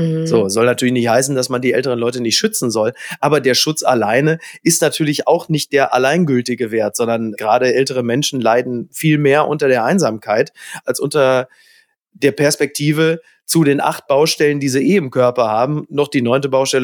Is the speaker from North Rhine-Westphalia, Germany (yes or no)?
yes; Castrop-Rauxel, North Rhine-Westphalia, Germany; dass das Stadtfest in meiner Heimatstadt Castrop-Rauxel abgesagt ist